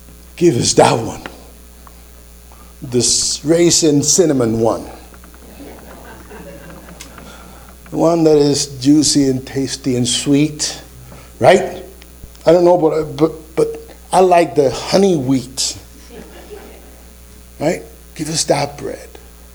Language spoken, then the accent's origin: English; Puerto Rico; That's because I'm from Puerto Rico and that's what we do.